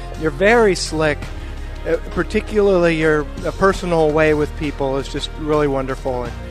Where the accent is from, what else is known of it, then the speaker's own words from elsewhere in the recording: Seattle, Washington, United States; from Seattle, and I saw Jeff with the kids at the Kittitas Fair, and it's absolutely great.